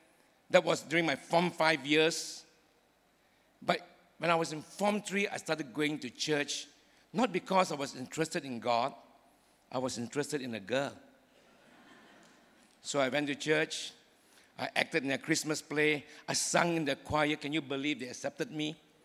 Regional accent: Seremban, Negeri Sembilan, Malaysia; I studied in the Anglo-Chinese school here in Seremban. Born and bred in Seremban, studied there.

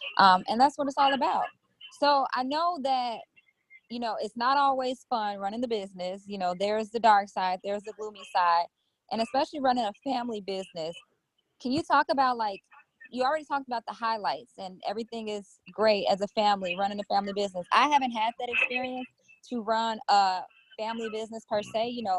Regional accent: Chicago, Illinois, United States; we're both from Chicago

